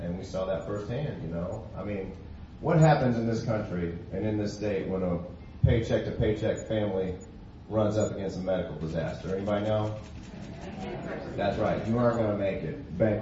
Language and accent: English; Missouri, United States; I learned Missourians can make our own decisions when I was a kid growing up in Mid-Missouri.